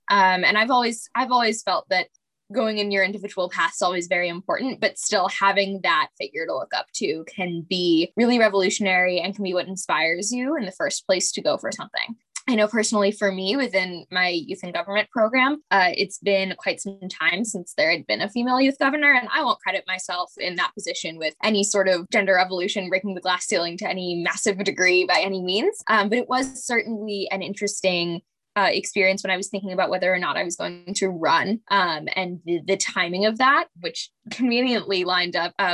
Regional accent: New Jersey, United States; As Freshie mentioned, I am from New Jersey.

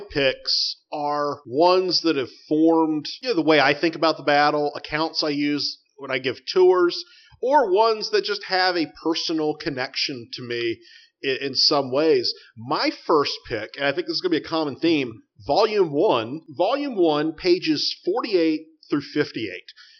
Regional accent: North Carolina, United States; The 9th Vermont occupied my hometown, North Carolina.

